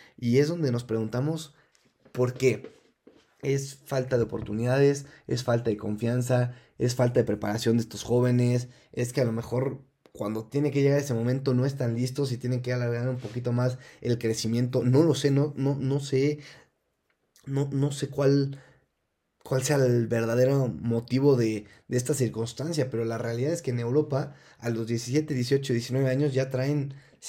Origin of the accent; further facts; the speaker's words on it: Mexico; como mexicanos pues somos muy apasionados a nuestro fútbol